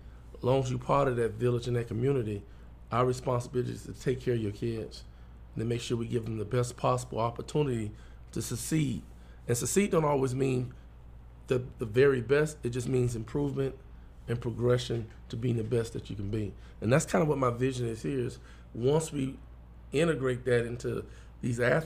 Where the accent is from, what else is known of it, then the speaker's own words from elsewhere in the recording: California, United States; now in North Carolina, United States; Well, my thing is, you know, I'm coming from California, which is a very competitive